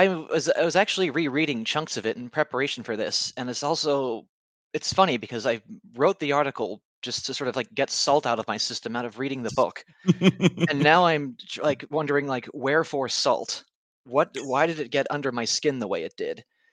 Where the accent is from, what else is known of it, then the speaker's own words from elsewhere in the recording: New Jersey, United States; now in Philadelphia, United States; Yes, I'm in Philly. I grew up in North Jersey.